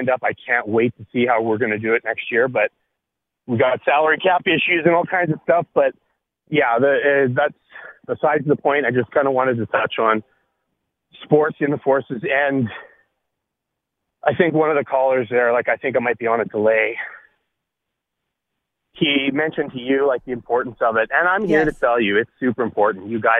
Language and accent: English; Vancouver, British Columbia, Canada; I got to watch the Olympics in my hometown of Vancouver, Canada here.